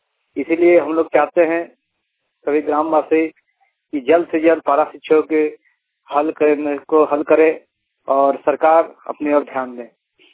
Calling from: Tundi, Jharkhand, India; प्रखंड टुंडी, जिला धनबाद से बोल रहा हूँ।

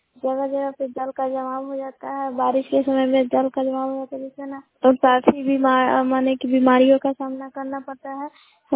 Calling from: Sawajpur, India; मैं रिपोर्टर … सवाजपुर पंचायत के सवाजपुर गांव से बोल रही हूँ।

